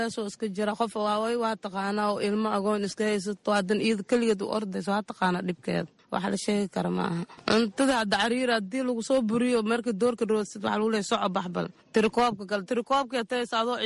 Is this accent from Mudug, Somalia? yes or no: no; Mogadishu, Banaadir, Somalia; Aniga Muqdisho ka imaaday.